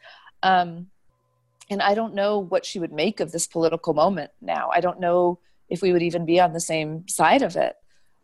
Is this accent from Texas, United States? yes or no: no; New Mexico, United States; growing up, because people would always, whenever I would say, we're Indian, they'd say, which reservation? And then I would have to backtrack and say, sorry, we're Indian from India. And it was a whole long explanation.